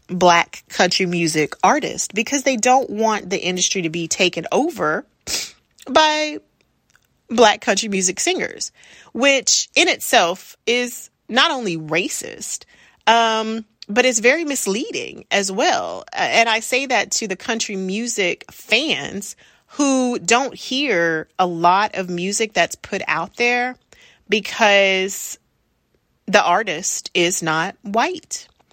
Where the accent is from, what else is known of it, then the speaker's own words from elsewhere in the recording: Texas, United States; I'm from Texas, born and raised. I still live here now.